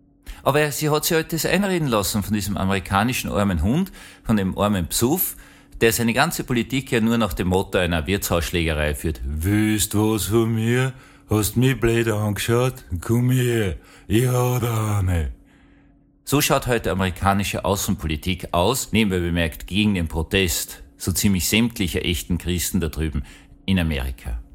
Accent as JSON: {"language": "German", "country": "Austria", "said": "Ich als Österreicher habe eine unglaubliche Sympathie für kleine, schwache Staaten."}